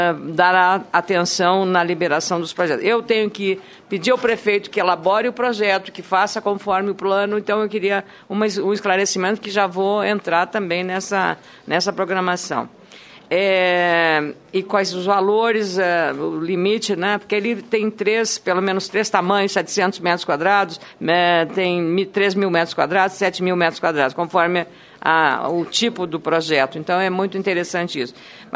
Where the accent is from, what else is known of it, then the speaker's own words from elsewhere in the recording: Lagoa Vermelha, Rio Grande do Sul, Brazil; born there; A minha cidade, Lagoa Vermelha, onde eu nasci lá no Rio Grande do Sul, tem 40 mil habitantes, tá?